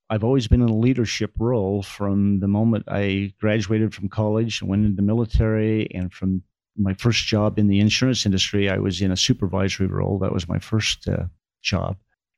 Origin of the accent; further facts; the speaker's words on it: Aberdeen, Idaho, United States; I grew up outside of Blackfoot. I grew up in a small community close to Aberdeen. It was a small school.